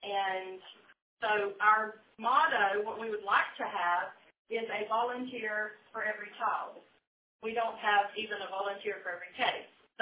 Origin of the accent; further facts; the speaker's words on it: United States; I'm from Dixie, born and raised right here, and I know that Dixie is special to me